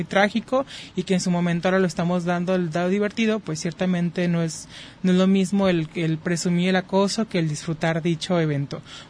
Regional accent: Mexico; Acordémonos que somos mexicanos

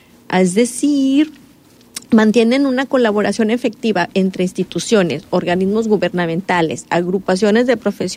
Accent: Puerto Vallarta, Jalisco, Mexico; los que somos de Vallarta

